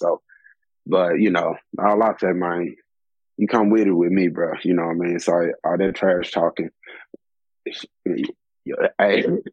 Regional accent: Memphis, Tennessee, United States; Man, I'm from Memphis, bro. My God, man, I'm from Memphis, bro. My mental preparation's out there on Beale Street

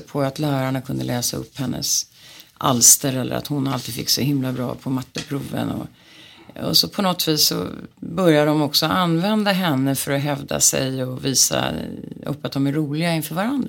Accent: Sweden; moved away as an adult; also born or lived in United States; Sen kom jag till USA, till college. Och det är klart att då var jag en främmande fågel som svensk.

